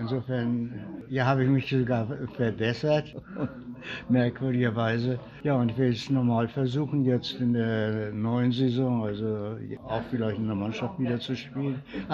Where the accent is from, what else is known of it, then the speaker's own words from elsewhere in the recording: Kaliningrad, Kaliningrad Oblast, Russia; Ja, ich bin Jahrgang 33 und ich komme aus Königsberg, Kaliningrad.